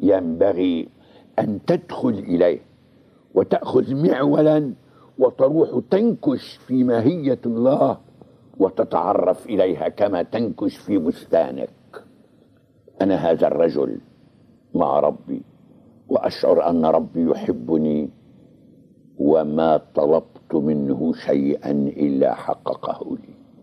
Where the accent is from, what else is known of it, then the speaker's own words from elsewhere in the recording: Lebanon; ثم أنا في آخر ما أنا لبناني، بمعنى لا أنني أنتمي إلى وطني لبنان